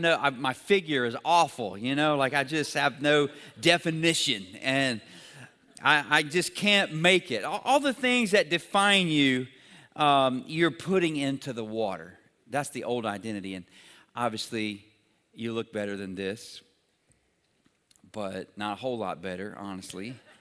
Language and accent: English; United States; At the core of who I am, I'm American, all right?